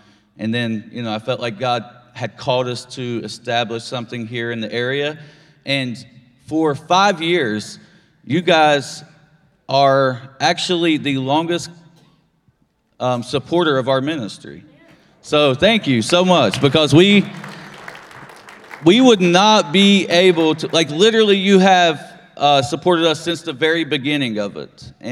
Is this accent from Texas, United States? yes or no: no; Beckley, West Virginia, United States; I'm actually, if you can't tell by my accent, I'm not from here. I'm from Beckley originally, and I was a 12-year drug addict.